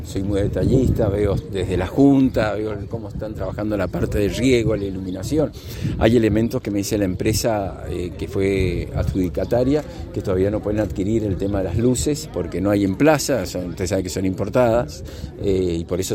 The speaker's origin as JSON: {"language": "Spanish", "country": "Argentina", "said": "Somos todos argentinos"}